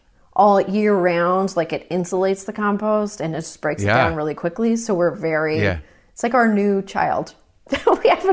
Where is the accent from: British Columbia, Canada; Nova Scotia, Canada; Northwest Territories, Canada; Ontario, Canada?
Ontario, Canada; Toronto; I grew up in Toronto.